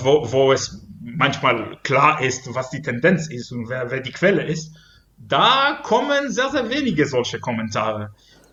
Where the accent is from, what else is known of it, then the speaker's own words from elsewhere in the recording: Israel; German is a second language; moved away as an adult; now in Germany; teilweise Deutschland, wo ich seit 6 Jahren arbeite, und Israel, wo ich mein Studium abgeschlossen habe, wo ich groß geworden bin